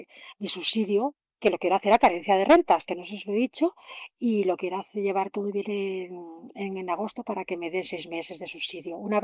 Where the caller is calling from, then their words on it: Logroño, La Rioja, Spain; soy de Logroño.